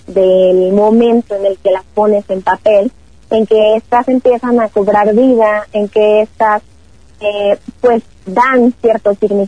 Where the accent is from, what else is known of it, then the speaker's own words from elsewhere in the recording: Pachuca de Soto, Hidalgo, Mexico; Soy de la ciudad de Pachuca, de Soto y en Hidalgo.